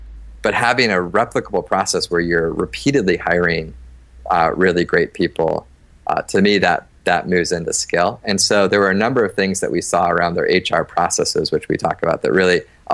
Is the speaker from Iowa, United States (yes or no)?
no; Cleveland, Ohio, United States; So I grew up in Cleveland